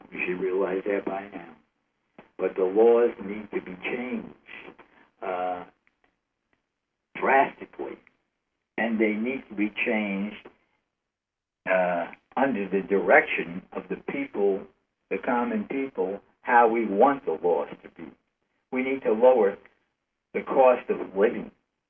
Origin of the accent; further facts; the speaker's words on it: New York, United States; And I'm from New York.